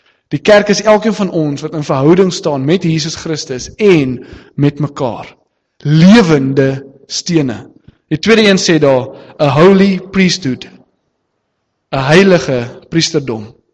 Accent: Western Cape, South Africa; Ek het op die Weskus groot geword, so daar het ons in elk geval net die vloot geken

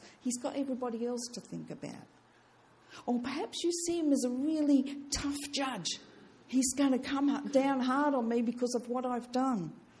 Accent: Australia; moved away as an adult; I came over from Australia. I was 39 at the time.

